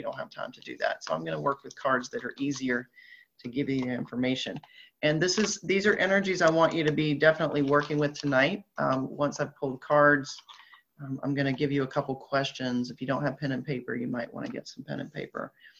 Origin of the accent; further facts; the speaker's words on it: the South, United States; accent: Southern; Dijual Cool, that's my southern accent trying to say an Asian word.